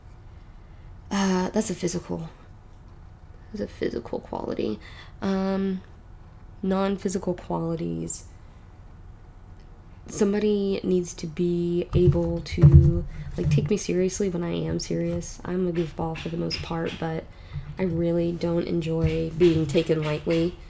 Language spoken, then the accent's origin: English; Texas, United States; anytime I go to visit family in Arkansas, I come back and my accent is a lot thicker. And it doesn't sound exactly like this, but it just gets a little bit worse. And as a kid living in Texas, I tried to change it a little bit.